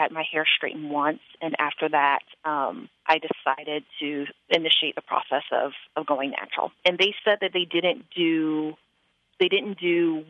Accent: Houston, Texas, United States; also born or lived in Arlington; now in Madison, United States; I think I grew up in Houston, and then I moved to Arlington for college

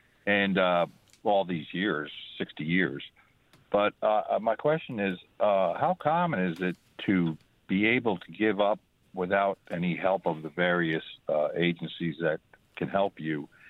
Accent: New York, United States; I ended up growing up in New York. My dad owned a bar. My mother was from Scotland.

